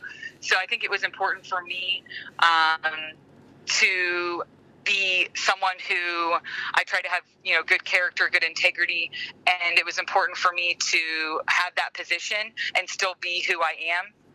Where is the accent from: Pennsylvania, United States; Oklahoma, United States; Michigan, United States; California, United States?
Pennsylvania, United States; Slippery Rock; Okay, I am originally from Slippery Rock, Pennsylvania. That's my hometown.